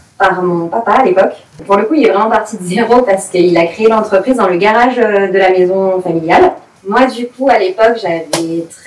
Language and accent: French; Digne-les-Bains, Provence-Alpes-Côte d'Azur, France; Alors, moi je suis née à Digne, j'ai fait toute ma scolarité donc à Digne-les-Bains.